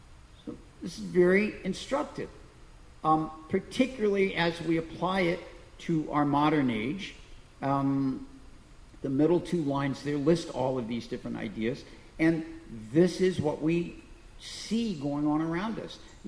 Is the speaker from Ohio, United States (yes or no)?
no; St. Louis, Missouri, United States; I grew up in St. Louis on the Mississippi River.